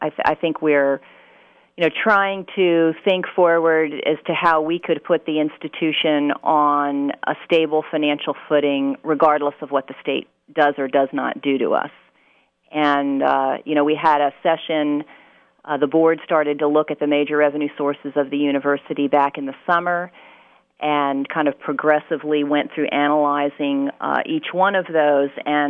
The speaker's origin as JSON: {"language": "English", "region": "New Jersey", "country": "United States", "tie": "born or raised there", "lives_now": "Virginia, United States", "said": "Oh boy, I originally grew up in New Jersey, so I'm a Yankee transplant to Virginia. Love it down here. I've been here for 27 years."}